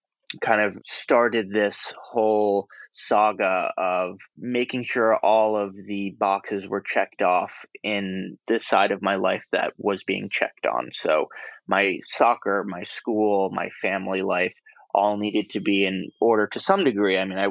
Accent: New York City, New York, United States; So I grew up here in New York City, where I am now

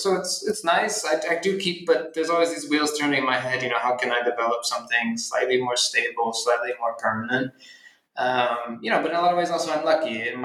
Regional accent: Philadelphia, Pennsylvania, United States; I'm from Philadelphia, and so kind of wanted to have an adult relationship to the city I grew up

